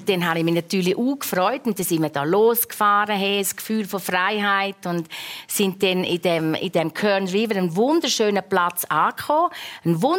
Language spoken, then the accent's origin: German; Arosa, Graubünden, Switzerland; habe ihm erzählt, wo ich herkomme und das wunderbare Arosa und meine Bergwelt.